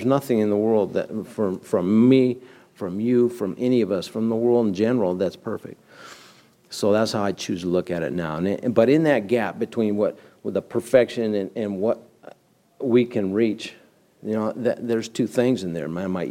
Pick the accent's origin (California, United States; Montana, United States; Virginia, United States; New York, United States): California, United States; Laguna Beach; because I come from Laguna Beach, man.